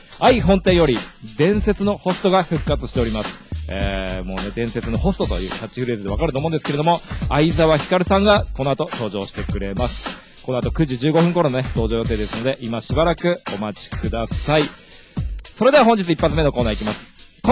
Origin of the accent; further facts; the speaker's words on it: Saitama, Japan; 僕埼玉出身なんでこれですごい憧れて